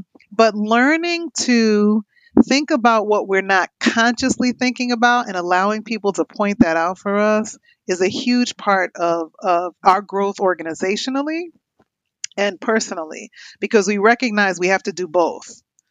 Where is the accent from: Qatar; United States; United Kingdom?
United States; New York City, New York; now in Michigan, United States; brother, I grew up in Harlem in the 70s. There was an opioid crisis.